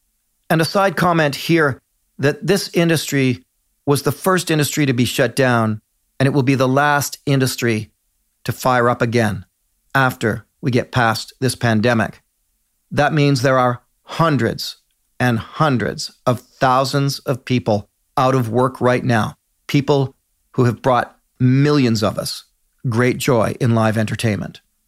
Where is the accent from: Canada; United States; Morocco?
Canada; in my world as a Canadian, those are big bands.